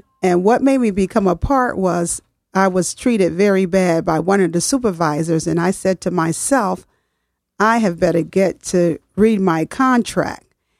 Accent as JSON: {"language": "English", "region": "the South", "country": "United States", "tie": "born or raised there", "said": "Growing up in the South, you had a couple of generations in one home"}